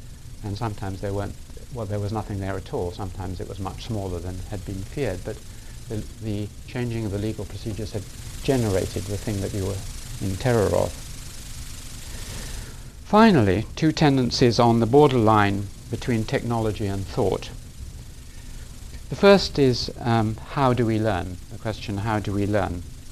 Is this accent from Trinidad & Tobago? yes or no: no; Assam, India; English is a second language; moved away; I was born and brought up in Assam